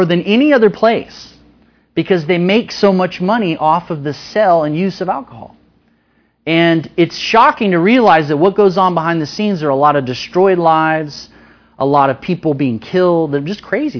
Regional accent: Austin, Texas, United States; I grew up in Austin. And for some of you that maybe aren't familiar with Austin, Austin is kind of a weird place.

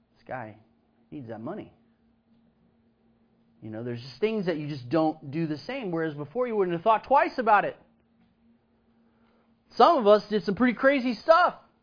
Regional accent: Austin, Texas, United States; when I was young and especially growing up in Austin

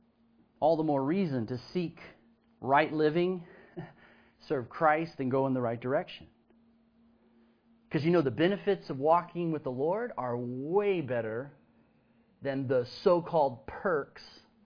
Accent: Austin, Texas, United States; when I was young and especially growing up in Austin

